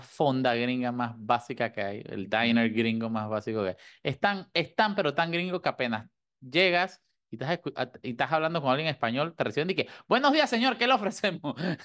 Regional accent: La Chorrera, Panamá Oeste, Panama; Yo sé que yo soy de Chorrera

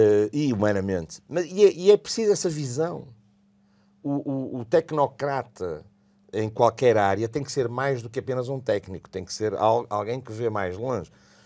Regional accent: Portugal; confere-te uma autoestima, até enquanto português. Eu não cheguei a crescer num Portugal, o Portugal pessimista, com vergonha de si próprio, não me chegou a contaminar.

